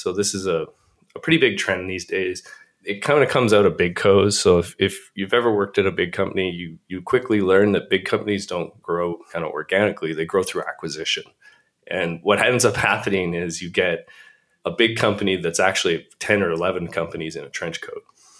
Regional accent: Canada; But yeah, I'm Canadian, so I sometimes say JavaScript.

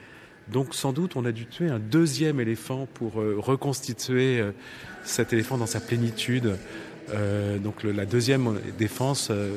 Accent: Paris, Île-de-France, France; moi, je viens de Paris

